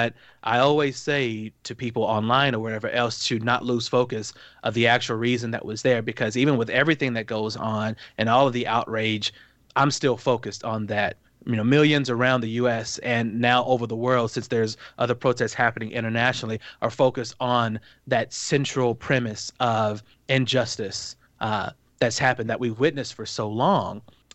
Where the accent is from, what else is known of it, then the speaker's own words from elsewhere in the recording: Dallas, Texas, United States; So I grew up just outside of Dallas.